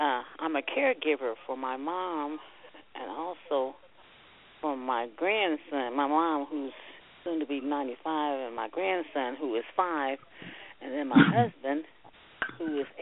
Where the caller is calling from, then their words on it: Kansas City, United States; I'm calling from Kansas City.